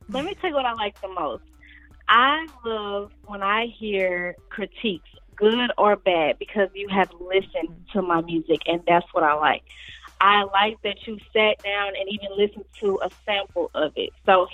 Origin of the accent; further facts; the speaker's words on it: Belleville, Illinois, United States; Yes, I was born and raised in Belleville, Illinois.